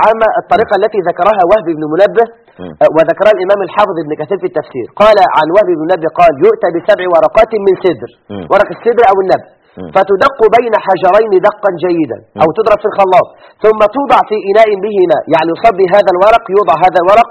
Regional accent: Egypt; عندنا في مصر

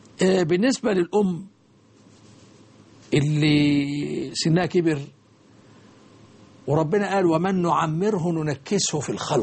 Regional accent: Egypt; عندنا في مصر

